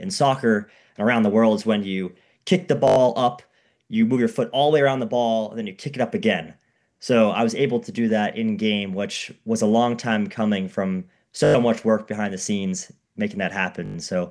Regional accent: Boston, Massachusetts, United States; and I'm from the Boston area

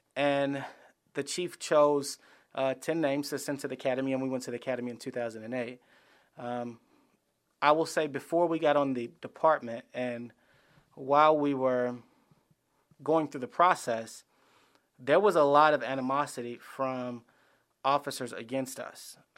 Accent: Gary, Indiana, United States; So I saw a lot of black officers growing up in Gary.

